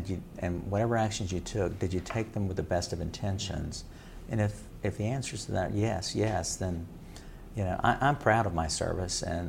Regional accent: Texas, United States; now in Nashville, United States; And I really wasn't, because I'm a Texan. Didn't know that much about Nashville.

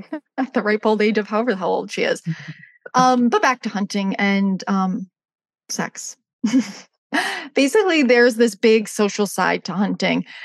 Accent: United States; And I have to say that as an American, I'm triggered

